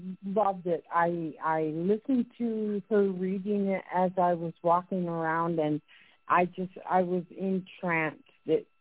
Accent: Newfoundland and Labrador, Canada; I'm a Newfoundlander, I grew up on the snow and in the snow

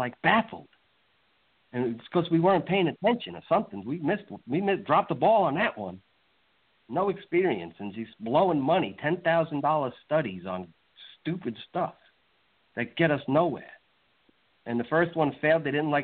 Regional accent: New York, United States; now in Florida, United States; like I came from New York, I bet you can tell, can't you? From New York to Florida

